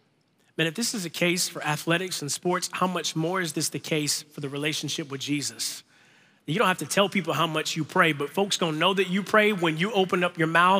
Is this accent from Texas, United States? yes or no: no; Florida, United States; I'm from Florida, so in the same way I walk up to an orange tree and I don't expect to get an apple.